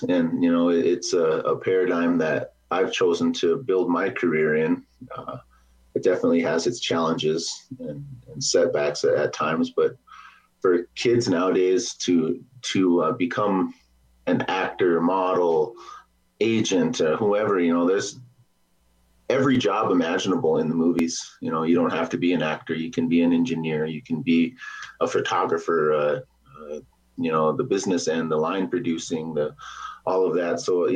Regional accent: Pierre, South Dakota, United States; also born or lived in Lower Brule; You know, I'm just a boy from the reservation too. I grew up in Lower Brule and moved off the reservation after in the 5th and 6th grade. And I grew up in Pierre, and then I moved to Aberdeen, South Dakota

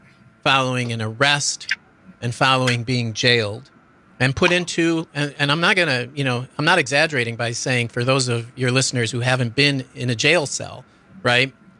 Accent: Chicago, Illinois, United States; So I was able to go to Chicago. That's my hometown.

